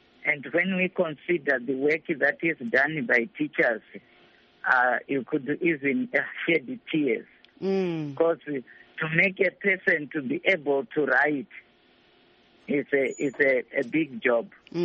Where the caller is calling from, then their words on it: Chimanimani, Manicaland, Zimbabwe; That's Chimanimani.